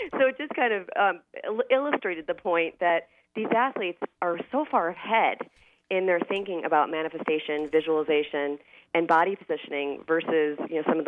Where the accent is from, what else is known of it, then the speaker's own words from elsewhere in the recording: Midwest, United States; I'm from the Midwest. A hill is, you know, it's basically non-existent.